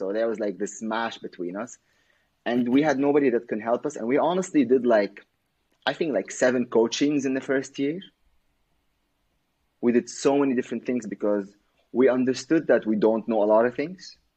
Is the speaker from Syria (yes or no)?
yes; Syria; now in Germany; because I came from Syria. I came to Germany in 2013, so I had to support my family.